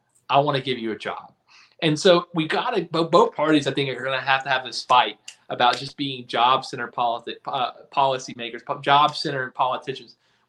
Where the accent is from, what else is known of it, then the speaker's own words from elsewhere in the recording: Nashville, Tennessee, United States; I'm from Nashville originally.